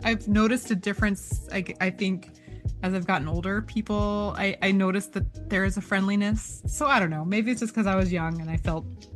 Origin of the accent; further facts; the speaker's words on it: Oregon, United States; moved away as an adult; now in San Diego, United States; I've lived in San Diego itself longer than I've ever lived in any other city. And I grew up in Oregon. And I left Oregon when I was 18.